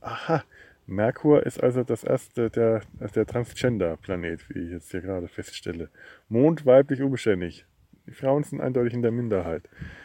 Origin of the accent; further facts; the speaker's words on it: Bavaria, Germany; Ich bin Franke